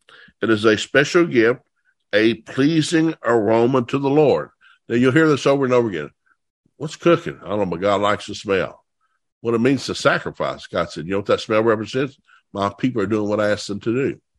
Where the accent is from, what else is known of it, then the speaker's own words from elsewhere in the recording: the South, United States; Now, I grew up in the South. We love to cook. We love to grill.